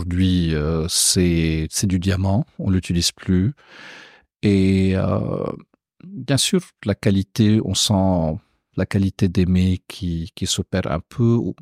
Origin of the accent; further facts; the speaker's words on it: Lebanon; c'est pas parce que je suis libanais